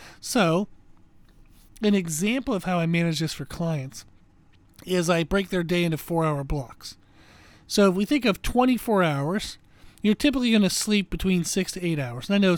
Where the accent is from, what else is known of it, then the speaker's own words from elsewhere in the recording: Pennsylvania, United States; now in Rock Hill, United States; I grew up in Pennsylvania, so we had Sheetz.